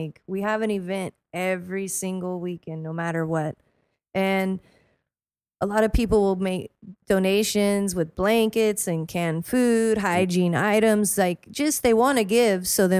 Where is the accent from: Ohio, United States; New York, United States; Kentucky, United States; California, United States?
California, United States; Hanford; I grew up in Hanford, and then I moved here in 96 for college.